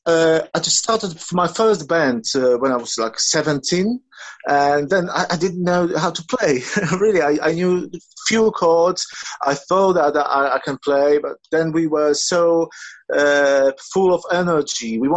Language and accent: English; Tomaszów Lubelski, Lublin Voivodeship, Poland; English is a second language; It was in my hometown, which is Tomaszów Lubelski. It's in the eastern part of Poland.